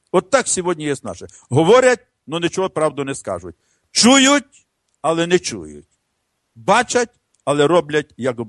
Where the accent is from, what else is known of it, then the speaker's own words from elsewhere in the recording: Poland; Дивіться, я поляк, але я переживаю за Україну, боюсь за Україну і так далі.